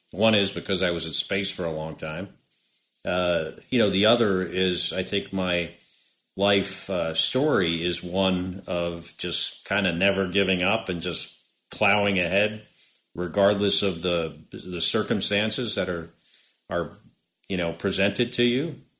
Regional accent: New Jersey, United States; But I grew up in New Jersey, and then I had this incredible experience and life experience.

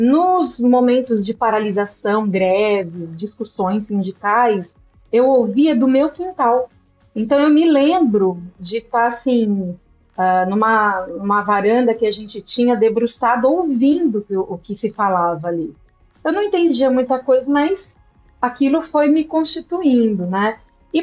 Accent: São Paulo, Brazil; Eu sou paulista, eu nasci em São Paulo, capital.

